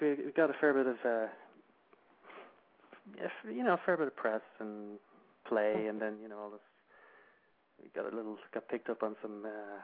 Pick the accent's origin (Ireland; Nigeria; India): Ireland; Dublin, Leinster; Yeah, I'm from the same, not too far away from there, like over the north side of the city.